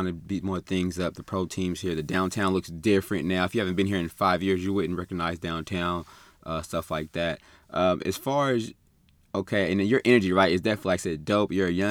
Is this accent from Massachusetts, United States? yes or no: no; Sacramento, California, United States; I'm from Sacramento too, been here.